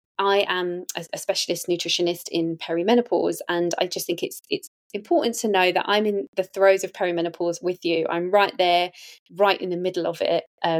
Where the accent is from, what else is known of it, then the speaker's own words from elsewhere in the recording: Wembley, London, United Kingdom; So I'm from Wembley in Northwest London, and I'm born to an Irish mum and an Italian dad. And I currently live in Southwest London with my long-term partner, Mark. I've been here for about 12 years now.